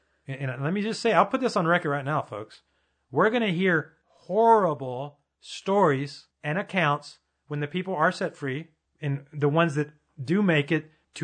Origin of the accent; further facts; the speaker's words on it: Spain; I'm Hispanic. I'm from Spain